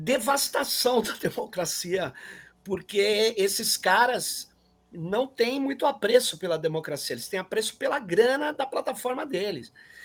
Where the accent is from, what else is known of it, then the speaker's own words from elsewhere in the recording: São Paulo, Brazil; esse é o termo da Zona Leste, eu vim de lá, de São Paulo